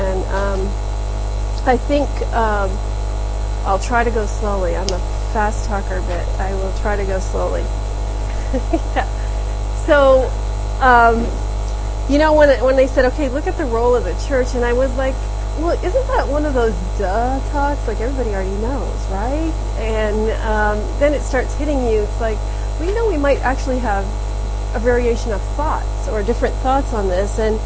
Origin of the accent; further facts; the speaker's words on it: Canada; born there; English is a second language; I was born in Canada, and my parents were both immigrants.